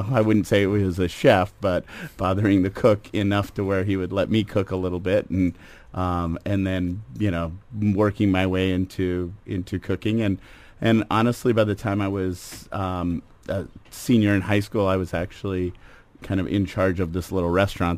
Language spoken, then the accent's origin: English; West Coast, United States; Yeah, you know, I grew up on the West Coast.